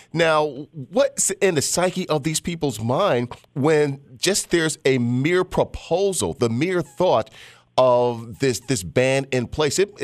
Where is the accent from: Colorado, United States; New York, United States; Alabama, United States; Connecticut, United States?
New York, United States; Albany; now in Syracuse, United States; when I'm originally from Albany, New York, and I'm proud to tell, you know, the people back home in Albany